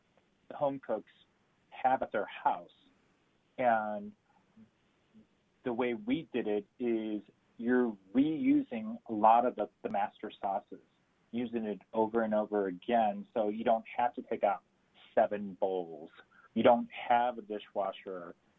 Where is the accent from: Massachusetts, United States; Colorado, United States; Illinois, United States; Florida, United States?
Illinois, United States; Chicago; it also is telling of my childhood, how I grew up in Chicago.